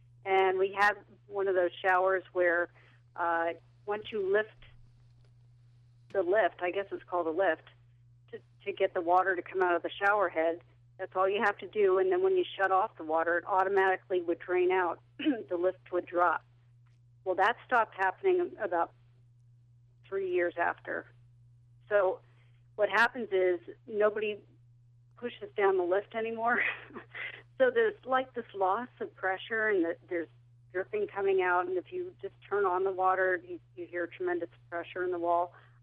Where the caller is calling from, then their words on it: Florida, United States; It's Florida.